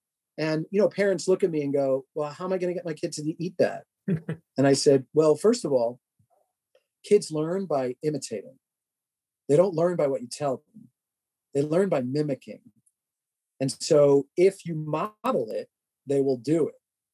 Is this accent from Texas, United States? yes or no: no; New York, United States; And being a New Yorker and having the New York sense of humor and a little sarcasm and a little finesse, I have to do it.